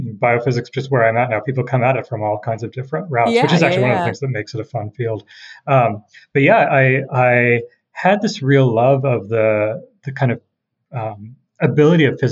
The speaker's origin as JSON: {"language": "English", "town": "San Diego", "region": "California", "country": "United States", "tie": "born or raised there", "also_born_or_lived": "India / Minnesota", "said": "I grew up actually, not too far from you, mostly in San Diego, Southern California. I was born in India, but my parents moved to the U.S. when I was about a year old. I lived in Minnesota a little bit"}